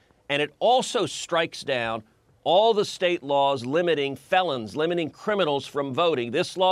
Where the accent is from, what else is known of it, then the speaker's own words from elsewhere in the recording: Texas, United States; So, for example, 29 states have voter ID laws, including my home state of Texas.